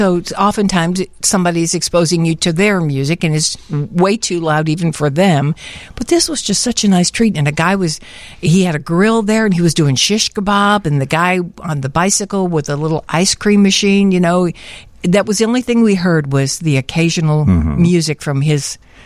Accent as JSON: {"language": "English", "town": "Chicago", "region": "Illinois", "country": "United States", "tie": "born or raised there", "said": "Well, when I grew up in Chicago, North Avenue was our beach"}